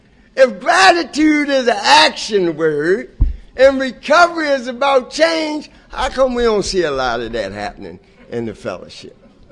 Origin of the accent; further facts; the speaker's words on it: Baltimore, Maryland, United States; I come from the Baltimore area.